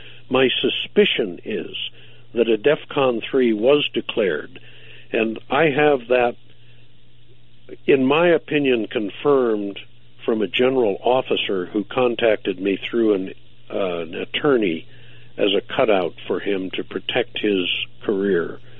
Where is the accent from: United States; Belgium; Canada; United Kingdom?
United States; Missouri; born there; I was born in Missouri, Art, 67 years ago, the show-me state.